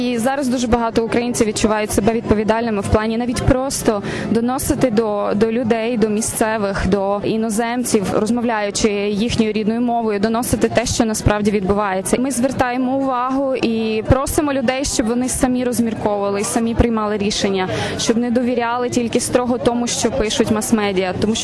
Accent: Chernivtsi Oblast, Ukraine; і я з Буковини.

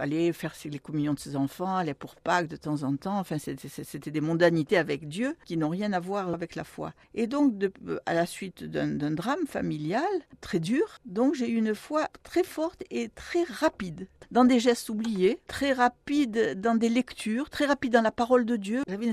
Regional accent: Algeria; now in Toulouse, France; moi, je suis rapatriée d'Algérie

